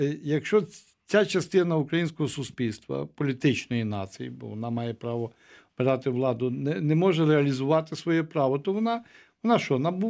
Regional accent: Kyiv Oblast, Ukraine; з Київщини, я теж з Київщини

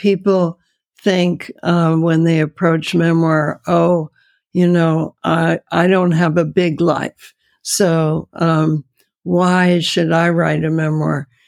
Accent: New Jersey, United States; the tiny, tiny little roses that used to grow next to my house when I was growing up in New Jersey, because that was a safe place for me.

